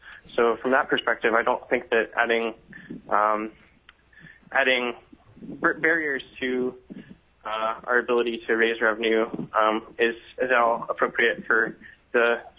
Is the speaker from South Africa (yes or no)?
no; Fairbanks, Alaska, United States; I am from Fairbanks, Alaska, right?